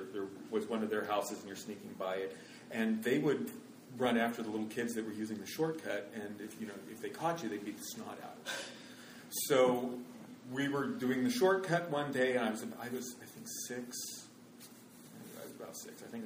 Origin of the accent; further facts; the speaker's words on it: Kansas, United States; I grew up, and it's embarrassing, I grew up in Kansas, where in 2014 they're still debating teaching creationism in science classrooms.